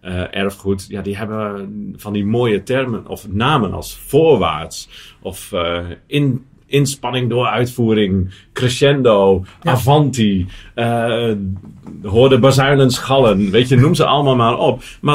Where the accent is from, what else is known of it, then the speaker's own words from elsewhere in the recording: Groningen, Netherlands; Ik kom uit Groningen, uit het platteland, zoals je hoort.